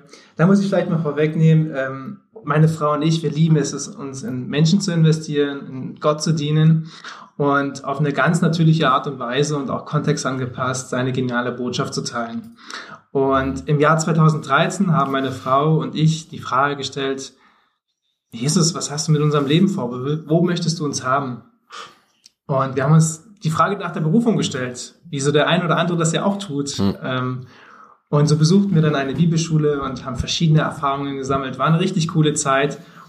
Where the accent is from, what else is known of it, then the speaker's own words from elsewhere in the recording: eastern Germany, Germany; aufgewachsen bin ich selbst im Osten von Deutschland. Hab dort auch eine Ausbildung geschlossen